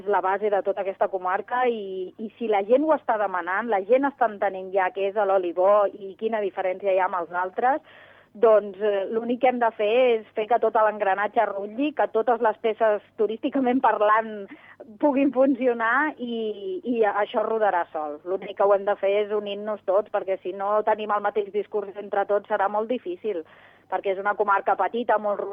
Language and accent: Catalan; La Floresta, Catalonia, Spain; born there; jo sóc nascuda aquí a la Floresta i els meus pares tenen la casa en propietat, que és on ara està ubicat el restaurant